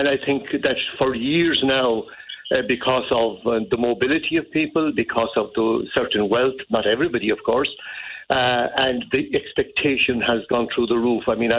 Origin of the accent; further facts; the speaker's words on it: Munster, Ireland; moved away; I'm from South Kerry, originally from Danskerrigs and later Carrigsaveen. So I've been gone out of South Kerry and Kerry a long time.